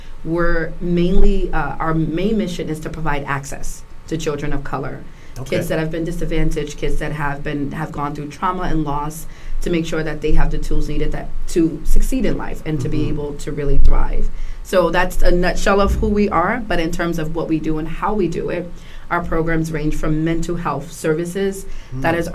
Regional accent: New York City, New York, United States; So I am originally from New York City, second generation Bronxite, but my grandparents actually migrated from the South.

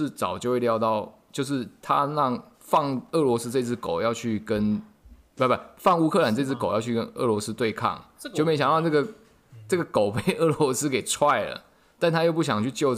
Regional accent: Taiwan; 所以那个新闻媒体一直在洗我们台湾人的那个观点

